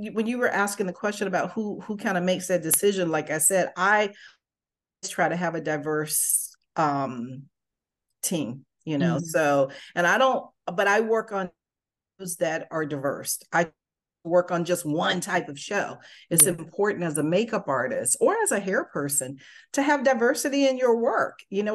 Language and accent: English; Winter Haven, Florida, United States; now in Atlanta, United States; I'm from Florida, born and raised in Florida, in a little town, Winter Haven, Florida.